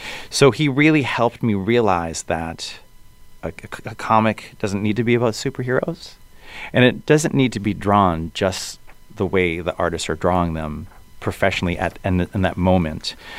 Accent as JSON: {"language": "English", "town": "Worcester", "region": "Massachusetts", "country": "United States", "tie": "born or raised there", "said": "I just had a release party and a book signing for Hey Kiddo in my hometown of Worcester"}